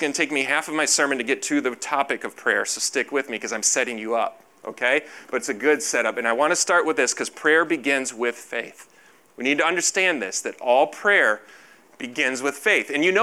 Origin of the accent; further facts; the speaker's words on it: United States; I'm American. We don't do that.